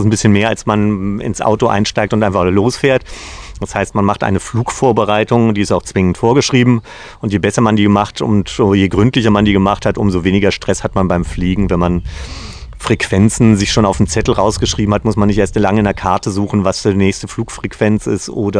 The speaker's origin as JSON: {"language": "German", "town": "Göttingen", "region": "Lower Saxony", "country": "Germany", "tie": "born or raised there", "lives_now": "Braunschweig, Germany", "said": "bin auf dem Flugplatz in Göttingen groß geworden und ja, habe dann ein paar fliegerische Stationen, Nordsee und Hildesheim und sowas hinter mich gebracht, bevor ich in Braunschweig dann sesshaft wurde"}